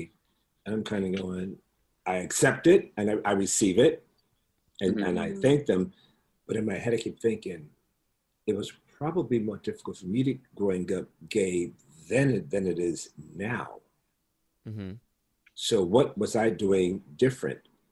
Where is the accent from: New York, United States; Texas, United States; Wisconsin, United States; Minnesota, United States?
New York, United States; Bronx; I grew up in the South Bronx in the hood.